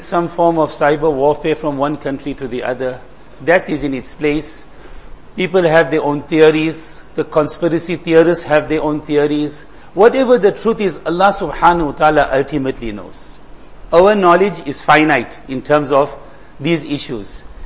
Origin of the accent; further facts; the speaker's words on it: South Africa; there are great lessons for us to learn as South African Muslims, as a minority.